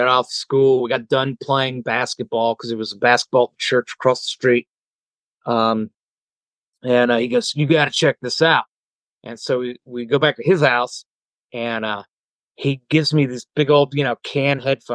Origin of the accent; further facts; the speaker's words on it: Raleigh, North Carolina, United States; Originally from Raleigh, North Carolina.